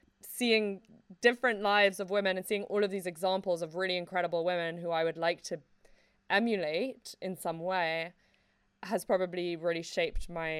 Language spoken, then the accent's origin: English; Mexico City, Mexico; because I grew up in Mexico City.